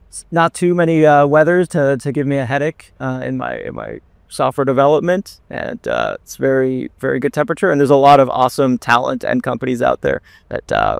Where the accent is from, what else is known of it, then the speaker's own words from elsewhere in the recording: Newfoundland and Labrador, Canada; now in Ottawa, Canada; I'm from Newfoundland, Canada, which notoriously gets a lot of snow, a lot of fog, a lot of these adverse weathers that I've grown up with.